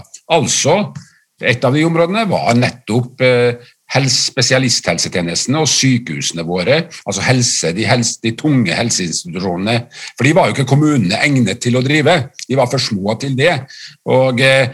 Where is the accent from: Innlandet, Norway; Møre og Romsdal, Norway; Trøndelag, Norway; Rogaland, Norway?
Møre og Romsdal, Norway; Kristiansund; det er klart at jeg er jo fra Kristiansund